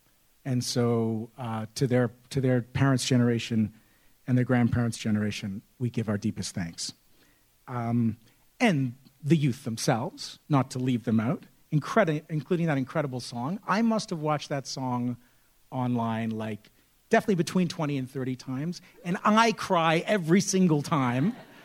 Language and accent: English; Toronto, Ontario, Canada; I grew up in Scarborough. When I was a kid, my mom was a columnist for the Toronto Star, and my dad was a member of the provincial parliament for the Ontario NDP. I grew up in the 70s